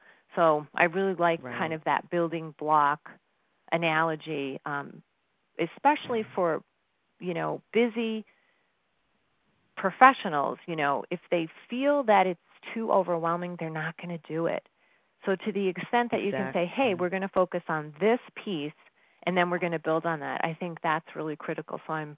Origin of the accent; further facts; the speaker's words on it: New York, United States; I'm from New York and you still live in New York.